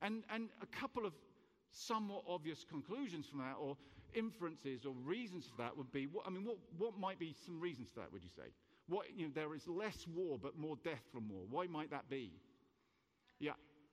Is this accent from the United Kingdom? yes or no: yes; England, United Kingdom; now in United States; And I, especially as an English person, stood up here in America talking about guns.